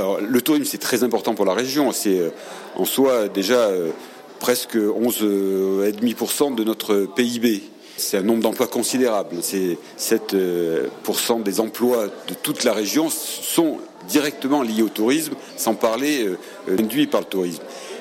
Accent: Provence-Alpes-Côte d'Azur, France

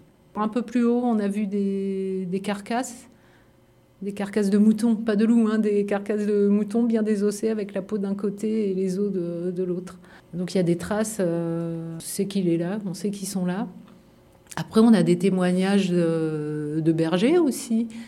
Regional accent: Île-de-France, France; on vient de région parisienne, pour moitié les Yvelines et pour moitié la Seine-Saint-Denis.

